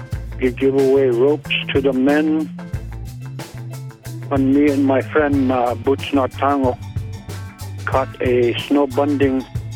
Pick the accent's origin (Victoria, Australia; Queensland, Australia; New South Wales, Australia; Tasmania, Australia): Tasmania, Australia; King Island; I'm from King Island. Well, to us King Islanders, it's a paradise for us and one of a kind that I grew up on.